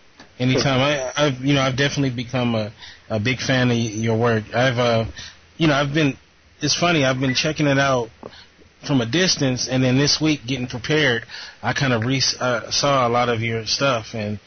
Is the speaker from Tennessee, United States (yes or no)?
no; Long Beach, California, United States; Californian, you know, LBC, you know, we gotta represent Cali.